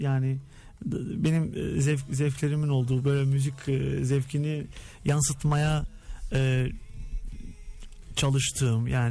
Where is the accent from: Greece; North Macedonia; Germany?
North Macedonia; Skopje; Ben Üsküplü olduğum için Makedonya Üsküplüyüm aslım.